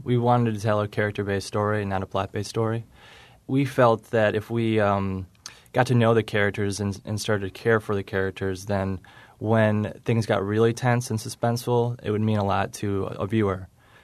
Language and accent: English; Chicago, Illinois, United States; I grew up in Chicago.